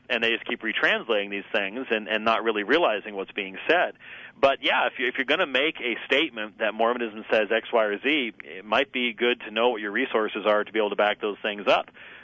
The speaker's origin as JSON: {"language": "English", "region": "Scotland", "country": "United Kingdom", "said": "I'm a Scotsman, for example"}